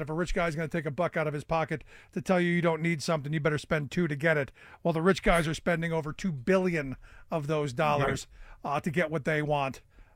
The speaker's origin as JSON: {"language": "English", "region": "Ohio", "country": "United States", "tie": "born or raised there", "said": "Now I turn my sights to my home state of Ohio."}